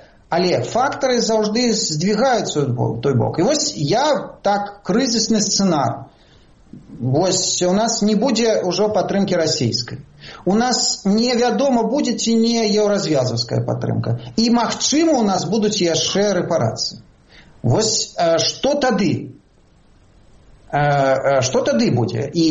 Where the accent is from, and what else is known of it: Belarus